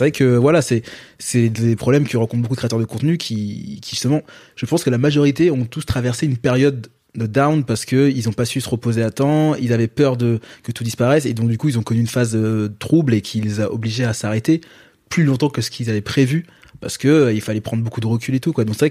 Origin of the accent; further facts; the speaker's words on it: Guadeloupe, France; c'est que moi je suis guadeloupéen